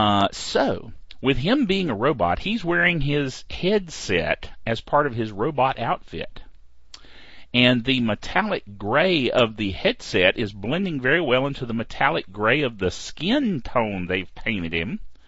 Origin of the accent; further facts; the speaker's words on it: Thomasville, North Carolina, United States; Anyway, but I live in North Carolina. I am North Carolina born and bred, born in Thomasville, North Carolina.